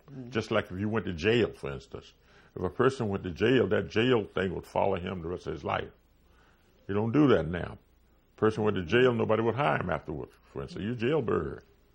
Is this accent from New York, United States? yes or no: no; Lawrenceville, Virginia, United States; Well, the boys from the Ville, I was from Lawrenceville, Danville, and Martinsville, all from the state of Virginia.